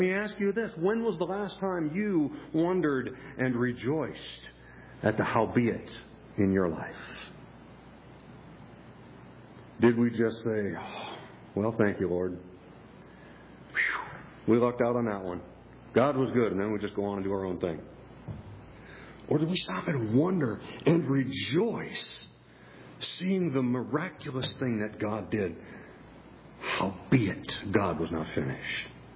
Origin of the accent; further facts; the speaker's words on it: Minnesota, United States; I grew up in Minnesota, and then every summer we'd have a Bible camp out there